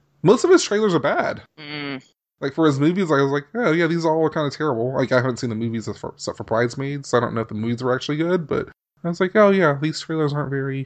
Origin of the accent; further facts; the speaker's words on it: Georgia, United States; Because I'm from Georgia.